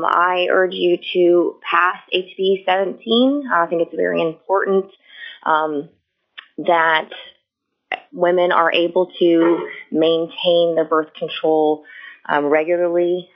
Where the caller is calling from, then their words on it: Juneau, Alaska, United States; I'm calling from Juneau, Alaska